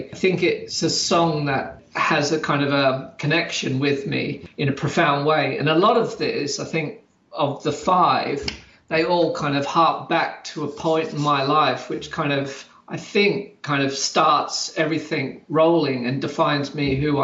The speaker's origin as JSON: {"language": "English", "town": "Sydney", "region": "New South Wales", "country": "Australia", "tie": "born or raised there", "said": "But growing up in Sydney and or Australia, I guess, for that matter, it, you know, just the world was so isolated back then."}